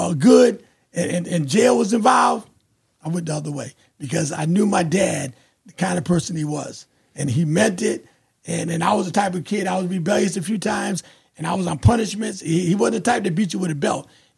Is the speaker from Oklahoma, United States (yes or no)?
no; New Haven, Connecticut, United States; And being in New Haven, growing up in New Haven, it was always rough. It was always hard times in New Haven. I was raised on Dixwell Avenue, lived in the Hill section.